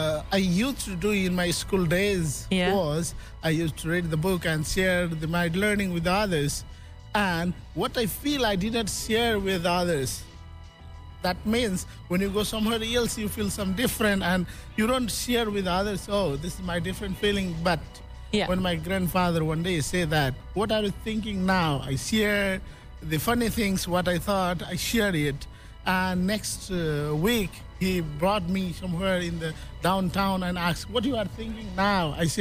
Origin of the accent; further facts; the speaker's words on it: Nepal; English is a second language; I'm from Nepal, the top of the world, Mount Everest, country of Mount Everest